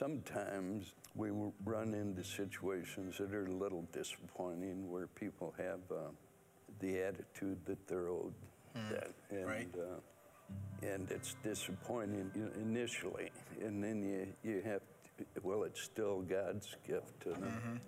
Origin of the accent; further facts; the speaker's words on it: Missouri, United States; also born or lived in Iowa; Originally from Missouri. We moved around a lot. I call Iowa home.